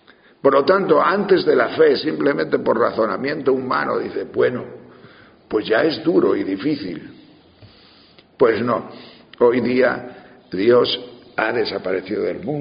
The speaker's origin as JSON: {"language": "Spanish", "region": "Asturias", "country": "Spain", "tie": "born or raised there", "said": "Yo cuando era pequeño estaba en Asturias, justo después de la guerra. Mi padre era guardia civil."}